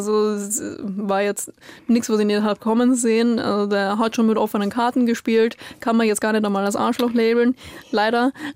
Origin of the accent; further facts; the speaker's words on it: Austria; bei uns in Österreich ist es so, wenn wir sagen, Rechnung zusammen, dann zahlen wir auch zusammen. Ja, also meine Verwandtschaft, die hat ja auch noch so einen jugoslawischen Migrationshintergrund